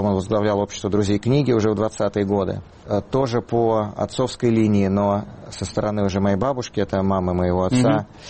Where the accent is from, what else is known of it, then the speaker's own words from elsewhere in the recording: Moscow, Russia; вот с тех пор наша семья, мы москвичи, то есть я уже, получается